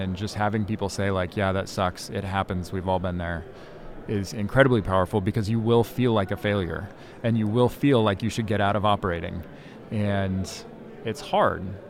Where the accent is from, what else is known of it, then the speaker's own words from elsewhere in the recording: Oregon, United States; also born or lived in Southern California; ever since we left to go down to Southern California, I grew up in Oregon, she kept on saying, when are we going back to Oregon?